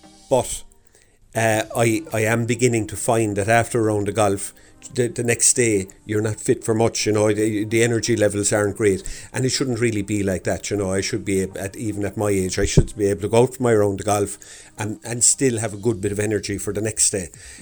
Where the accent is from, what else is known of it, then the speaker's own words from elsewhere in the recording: Douglas, Munster, Ireland; I'm from Douglas Cork.